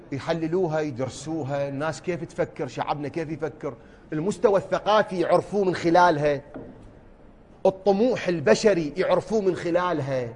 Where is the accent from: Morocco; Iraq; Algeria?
Iraq; بلدنا الحبيب الغالي بلدنا العراق اللي نبكي عليه